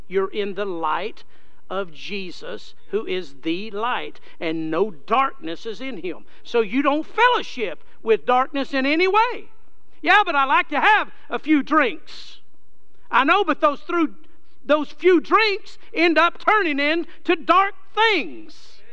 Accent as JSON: {"language": "English", "town": "Odessa", "region": "Texas", "country": "United States", "tie": "born or raised there", "said": "I said, \"Believe it or not, I was raised in Odessa, graduated high school at Odessa High.\""}